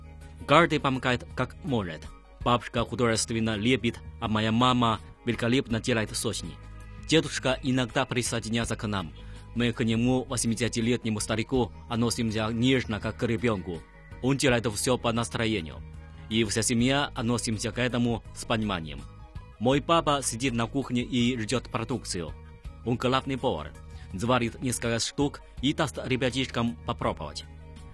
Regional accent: Wangjia Wobu, Heilongjiang, China; Мое родное село Вангзя-Уобу расположено на северо-востоке страны в провинции Хэлунцзян.

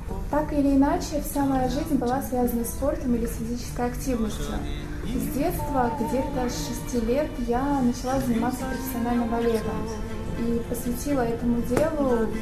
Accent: Saint Petersburg, Russia; выступала за сборную Санкт-Петербурга, это мой родной город.

